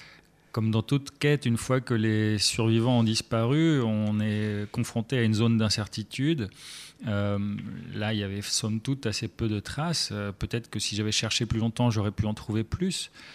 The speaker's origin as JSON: {"language": "French", "country": "France", "tie": "born or raised there", "first_language": "German", "second_language": "French", "said": "L'allemand, c'est ma langue maternelle. J'ai d'abord grandi en allemand, bien que né en France. Mes deux parents m'ont parlé allemand, petit. Et puis j'ai appris le français en étant scolarisé. Il paraît que je parlais français avec un lourd accent allemand au début."}